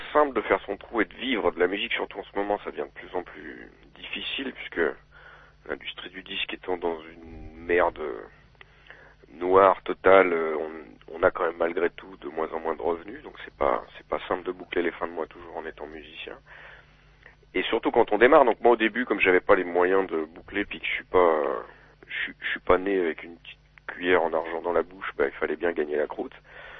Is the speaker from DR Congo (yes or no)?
no; south-east France, France; now in Paris, France; Donc, un tout petit bled, là, près de Saint-Didier, et puis après, moi, j'ai grandi dans le sud-est.